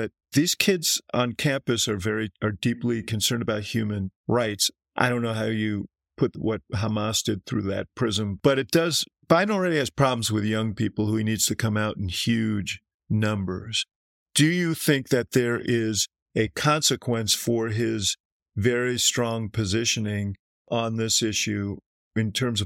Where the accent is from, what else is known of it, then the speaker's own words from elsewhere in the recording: Chicago, Illinois, United States; I hear what you're saying, Scott, but I'm from Chicago. We had a 6-year-old stabbed to death.